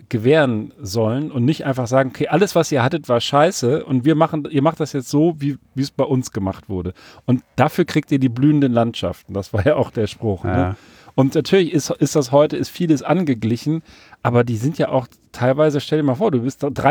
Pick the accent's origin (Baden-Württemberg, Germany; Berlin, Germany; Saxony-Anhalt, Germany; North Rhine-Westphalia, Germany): Berlin, Germany; born there; Ostdeutscher, und ich bin ja in Berlin geboren, ich hätte ja auch auf der anderen Seite der Mauer geboren sein können